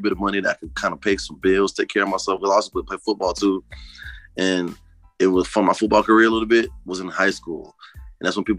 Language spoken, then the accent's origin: English; Charlotte, North Carolina, United States; I'm from Charlotte, North Carolina. And of course, my parents, they reside from West Africa, Liberia, so I'm a real African-American, so to speak.